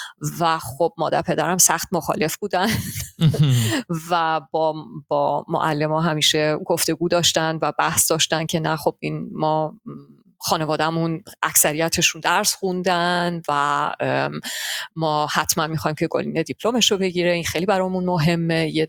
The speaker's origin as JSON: {"language": "Persian", "town": "Hoffenheim", "region": "Baden-Württemberg", "country": "Germany", "tie": "born or raised there", "also_born_or_lived": "Tehran", "said": "نزدیک هایدلبرگ در دهی به نام هوفنهایم"}